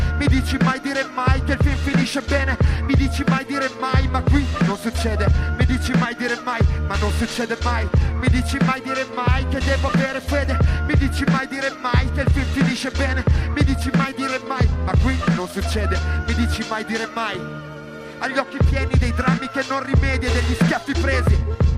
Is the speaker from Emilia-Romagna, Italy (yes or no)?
yes; Ravenna, Emilia-Romagna, Italy; Io sono di Ravenna, non vengo spesso da ste parti.